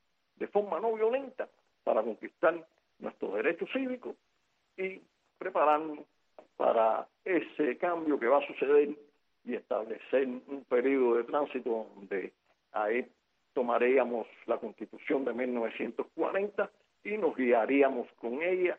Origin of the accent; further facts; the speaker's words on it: Cuba; nosotros, como cubanos, nosotros como parte del pueblo